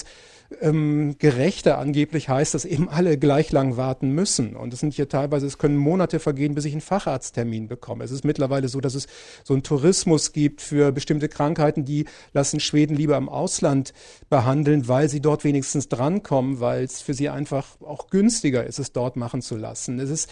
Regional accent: Hamburg, Germany; Ich komme aus Hamburg

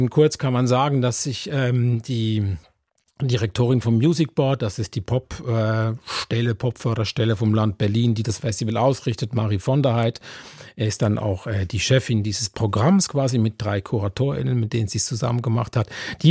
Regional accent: Switzerland; Ich habe eine Weile gebraucht, vielleicht auch als Schweizer

